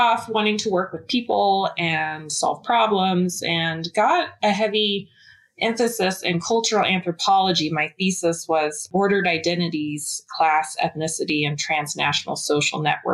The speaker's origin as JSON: {"language": "English", "region": "Alaska", "country": "United States", "tie": "born or raised there", "said": "So I grew up in Alaska, and I was a big PBS kid."}